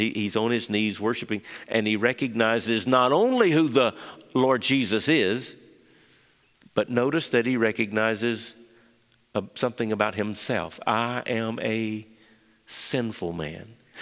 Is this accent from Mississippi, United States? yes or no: yes; Mississippi, United States; Yes, I grew up in Mississippi in a small church with 100 or so in Sunday school was a good day.